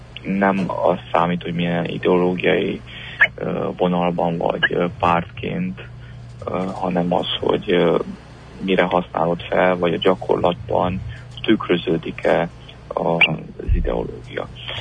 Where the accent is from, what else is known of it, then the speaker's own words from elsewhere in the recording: Transylvania, Romania; Mi itt, mint erdélyi magyarság, fontos nekünk a versenyképesség